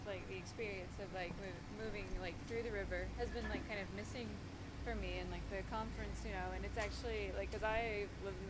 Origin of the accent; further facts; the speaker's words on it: Austria; because I come from Austria, and we have also agriculture.